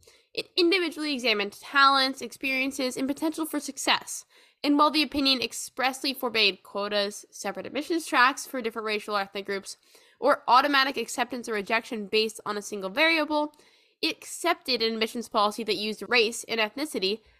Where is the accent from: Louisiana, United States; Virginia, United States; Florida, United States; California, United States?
California, United States; I'm from California, so this is a pressing concern for me